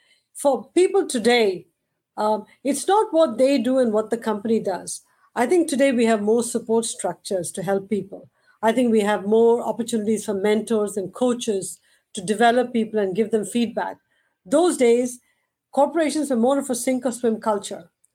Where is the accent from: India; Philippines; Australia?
India; now in United States; Because when I was growing up in India